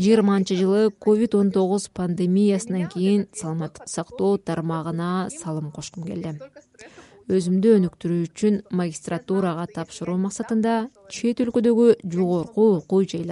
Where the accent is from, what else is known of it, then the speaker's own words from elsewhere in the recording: Chuy Region, Kyrgyzstan; Чуй облусунун Мененфан айылында туулгам. Ушул айылдагы жалгыз мектепте окугам.